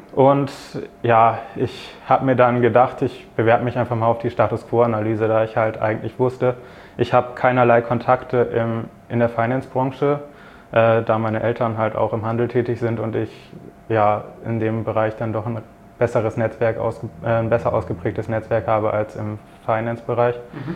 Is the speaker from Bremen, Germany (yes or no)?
yes; Bremen, Germany; ich komme aus der Nähe von Bremen